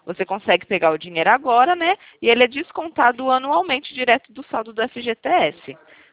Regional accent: Presidente Prudente, São Paulo, Brazil; Eu sou de Presidente Prudente.

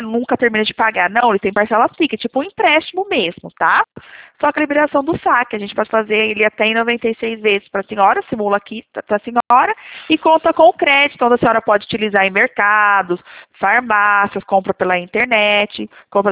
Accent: Leme, São Paulo, Brazil; Eu sou aqui do estado de São Paulo, interior Leme.

